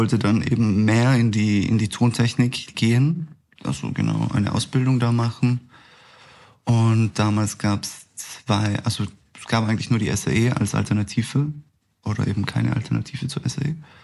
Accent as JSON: {"language": "German", "region": "Tyrol", "country": "Austria", "tie": "born or raised there", "moved": "as an adult", "lives_now": "Vienna, Austria", "said": "ersten 18 Jahre, das muss ich kurz überlegen, fast 19 Jahre in Tirol verbracht, genau."}